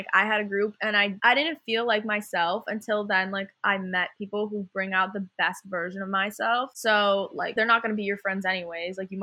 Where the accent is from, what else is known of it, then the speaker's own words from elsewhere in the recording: New York, United States; And I think it's because we're both from New York and everyone here is from New Jersey.